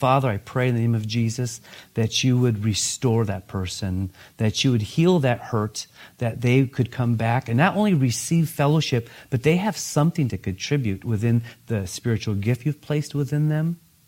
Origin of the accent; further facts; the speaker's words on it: Oregon, United States; Growing up in Oregon, we have a lot of farms, and you'll see calves with a brand new brand on them.